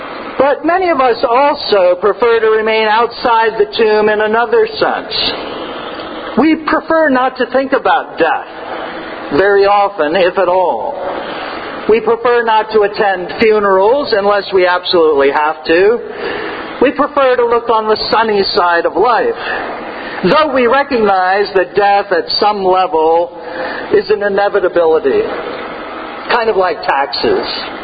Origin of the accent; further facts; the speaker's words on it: California, United States; I grew up in California, a place where you don't often see graveyards by the side of the road.